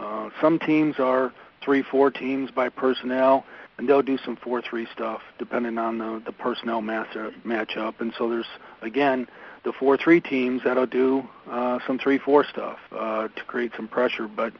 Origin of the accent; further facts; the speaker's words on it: Monroeville, United States; It is my hometown, next to my dad.